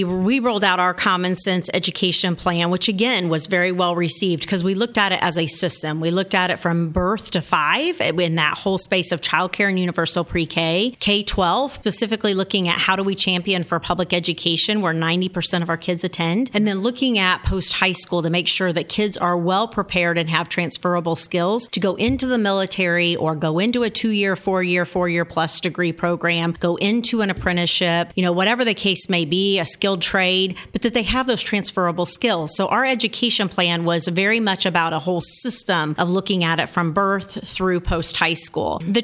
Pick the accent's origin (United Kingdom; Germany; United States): United States; Indiana; born there; I was born in Scott County, which is in southern Indiana, and have lived in suburban, urban, and rural parts of the state.